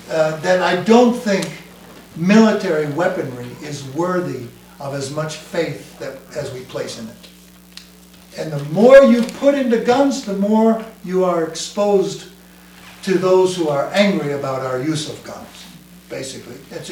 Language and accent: English; Florida, United States; I won't say elected him because I come from Florida and it's not clear in my mind that he was actually elected.